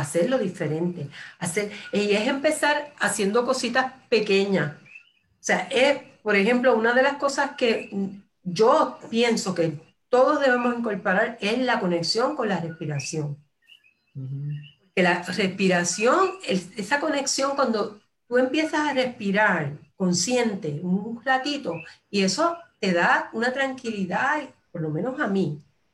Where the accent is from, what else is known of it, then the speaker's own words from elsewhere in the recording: Puerto Rico; nosotros como puertorriqueños necesitamos sentirnos más acompañados